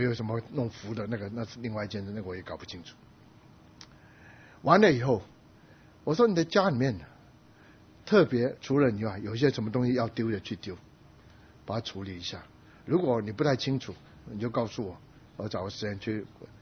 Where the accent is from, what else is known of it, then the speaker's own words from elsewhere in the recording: Guangdong, China; 还有广东话，因为我是广东人